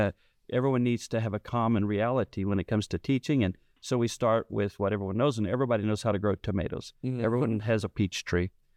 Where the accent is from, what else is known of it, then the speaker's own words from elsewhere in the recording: Arkansas, United States; Well, I'm actually from Arkansas, from Perry County, to be exact.